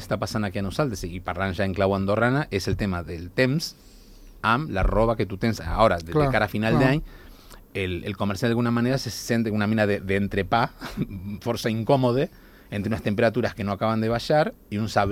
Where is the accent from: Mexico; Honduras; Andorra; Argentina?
Argentina; born there; Catalan is a second language; moved away; jo que he nascut a l'Argentina